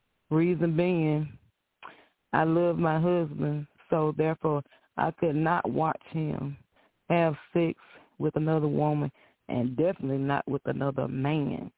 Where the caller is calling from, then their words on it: LaGrange, Georgia, United States; Hey, Frank … from LaGrange, Georgia.